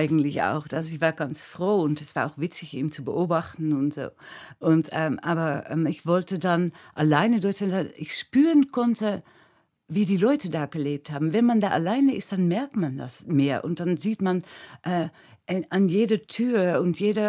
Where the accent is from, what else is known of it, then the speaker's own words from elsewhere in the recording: Netherlands; Ja, aber ich bin Holländer.